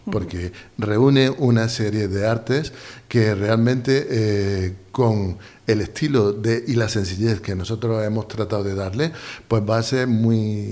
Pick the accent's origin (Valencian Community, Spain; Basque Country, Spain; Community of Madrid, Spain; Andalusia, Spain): Andalusia, Spain; Priego de Córdoba; todos, absolutamente toda la plantilla, por así decirlo, somos de Priego, prieguense.